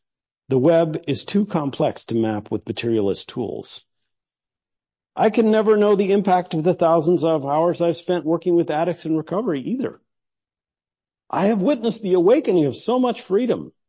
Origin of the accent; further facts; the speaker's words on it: Iowa, United States; now in Minnesota, United States; So like I grew up in Iowa, and it was like, oh, racism, that was the thing they did in the South.